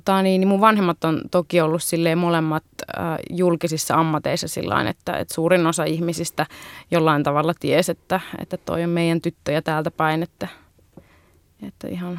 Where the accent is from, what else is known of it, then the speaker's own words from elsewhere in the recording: India; now in Finland; Olen Intiasta, en osaa Intiaa.